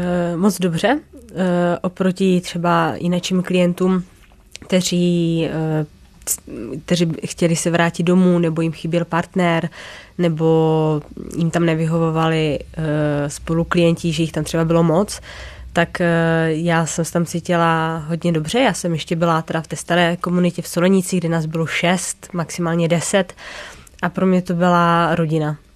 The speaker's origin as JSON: {"language": "Czech", "town": "Ostrava", "region": "Moravian-Silesian Region", "country": "Czechia", "lives_now": "Prague, Czech Republic", "said": "Já teda pocházím z Ostravy"}